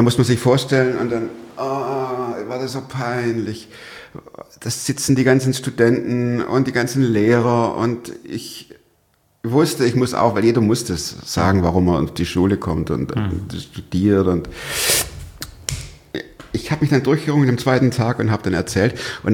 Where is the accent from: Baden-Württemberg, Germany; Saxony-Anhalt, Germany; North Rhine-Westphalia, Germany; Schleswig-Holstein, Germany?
Baden-Württemberg, Germany; Stuttgart; moved away as an adult; Ich komme aus Stuttgart, das hört man immer noch. Ist auch gut so. Wir sind jetzt 30 Jahre her